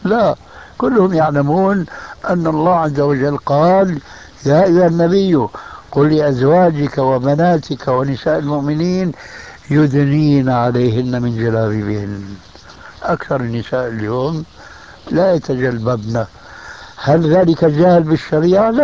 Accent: Syria; عندنا في سوريا إذا مات ميت في بيت وكلهم يحلقون اللحى

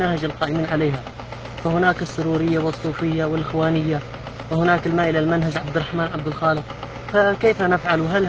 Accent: Yemen; يوجد عندنا في اليمن جمعيات

